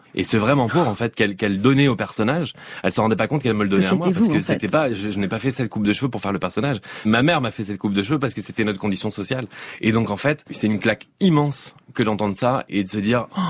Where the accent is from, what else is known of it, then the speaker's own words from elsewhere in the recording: Hauts-de-France, France; accent: Nord; Je viens du Nord, moi j'en avais aussi un originalement.